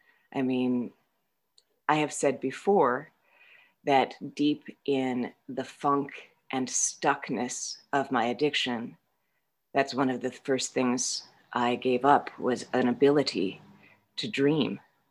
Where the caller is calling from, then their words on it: Vermont, United States; I'm an alcoholic. I'm calling from Vermont